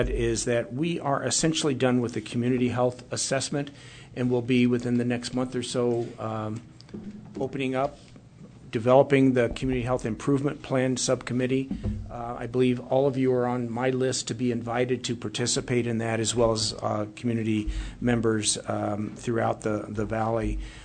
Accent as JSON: {"language": "English", "town": "Kansas City", "region": "Missouri", "country": "United States", "tie": "born or raised there", "said": "we've been invited along with my hometown of Kansas City, where there is the best barbecue in the world"}